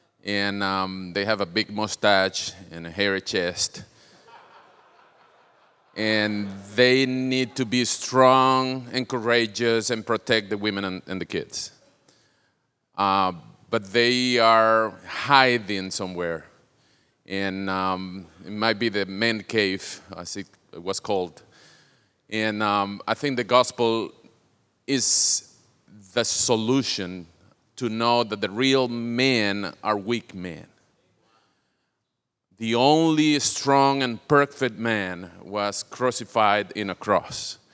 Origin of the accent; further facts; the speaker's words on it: Venezuela; now in Washington, United States; I'm from Venezuela for good reasons.